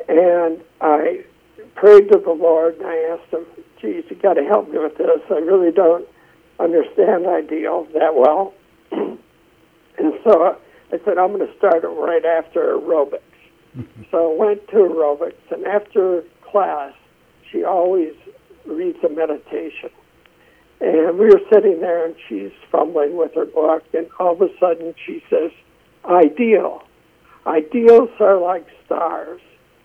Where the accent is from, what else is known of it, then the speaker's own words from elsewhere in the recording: Wisconsin, United States; also born or lived in Ohio; Previously, we were born and raised in Wisconsin, and then through job changes, I ended up in Ohio